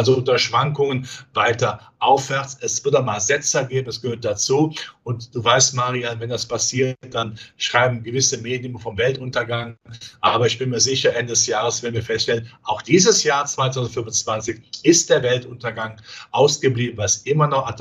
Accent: Rhineland, Germany; Ja gut, ich bin Rheinländer, da gilt man als verrückt

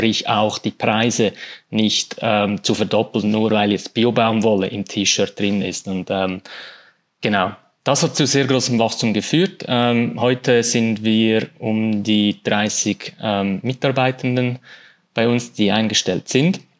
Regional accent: Aargau, Switzerland; Ich bin aufgewachsen in der Schweiz, geboren in der Schweiz, im Kanton Aargau. Eher ein unauffälliger Kanton in der Schweiz.

